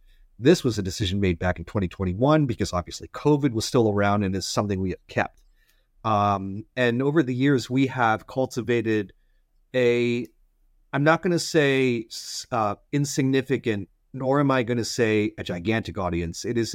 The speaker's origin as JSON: {"language": "English", "town": "Irvine", "region": "California", "country": "United States", "tie": "born or raised there", "said": "I live in Irvine. I grew up in Irvine. Irvine is, it is very Asian these days"}